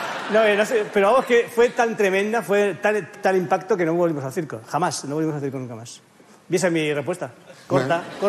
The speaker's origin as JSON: {"language": "Spanish", "town": "Madrid", "region": "Community of Madrid", "country": "Spain", "tie": "born or raised there", "said": "En mi pueblo, en mi barrio, Carabanchel, de que los niños dijéramos tacos, estaba bien, era gracioso."}